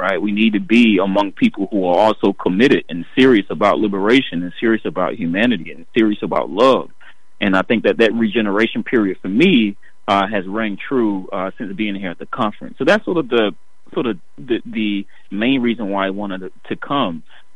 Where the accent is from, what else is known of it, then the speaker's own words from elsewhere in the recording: the South, United States; I come from the South. I've farmed. I have seen what poor looks like. We had outhouses.